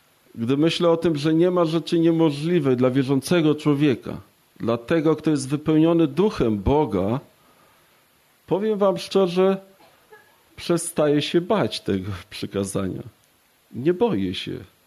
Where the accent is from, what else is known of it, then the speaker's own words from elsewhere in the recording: Płock, Masovian Voivodeship, Poland; pochodzę z Płocka